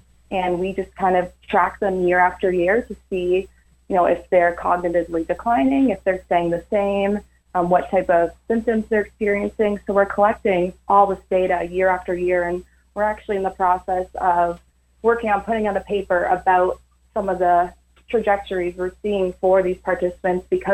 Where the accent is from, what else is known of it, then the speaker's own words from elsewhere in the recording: Ottawa, Ontario, Canada; But I grew up playing in Ottawa